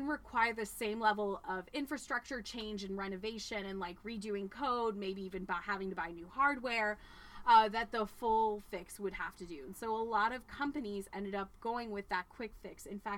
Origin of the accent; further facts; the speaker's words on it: Burbank, California, United States; Very different background than growing up in Burbank.